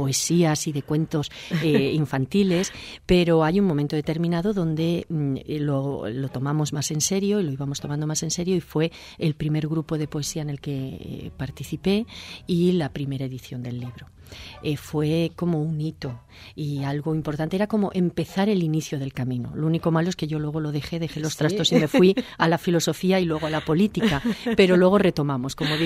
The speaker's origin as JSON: {"language": "Spanish", "country": "Spain", "tie": "born or raised there", "also_born_or_lived": "Germany", "said": "yo nací en Alemania, mis padres valencianos se fueron allí a trabajar. Eran los años 60, unos años de mucha emigración aquí en España. Y estuve tan solo un año, con lo cual yo no llegué a conocer nada de Alemania."}